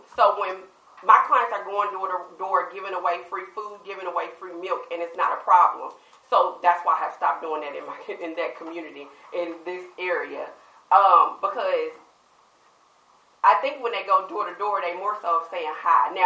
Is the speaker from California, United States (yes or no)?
no; Milan, Tennessee, United States; We are sisters. We're from Milan, Tennessee.